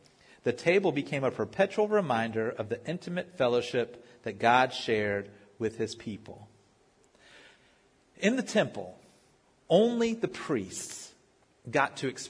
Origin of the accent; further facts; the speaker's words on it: Virginia Beach, Virginia, United States; My family, I grew up in Virginia Beach. All my family is in that area, Norfolk, that area down in Hampton Roads, Tidewater.